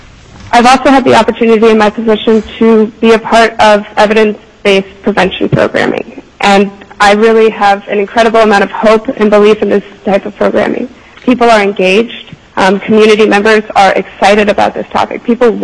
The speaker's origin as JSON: {"language": "English", "town": "Anchorage", "region": "Alaska", "country": "United States", "tie": "born or raised there", "said": "I was born and raised here in Alaska as a graduate of South Anchorage High School in 2008. And after I graduated college, I moved back to Anchorage because I believe in this community."}